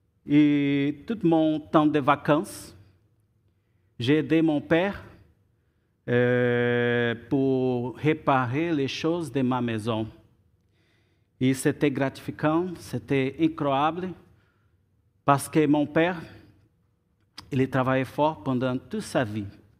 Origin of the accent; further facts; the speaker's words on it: Brazil; French is a second language; moved away; je suis brésilien. E ça fait un an et deux mois que je suis arrivé ici. E c'est toujours un grand défi de parler français.